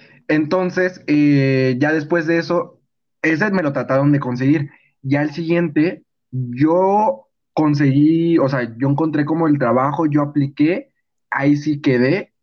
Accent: Mexico City, Mexico; now in Guadalajara, Mexico; yo ya he dicho que soy de Ciudad de México y me vine a vivir a Guadalajara temporalmente, era un año el plan

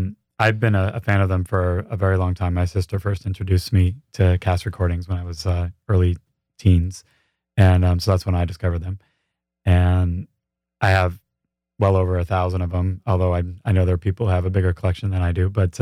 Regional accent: Connecticut, United States; I'm from Connecticut.

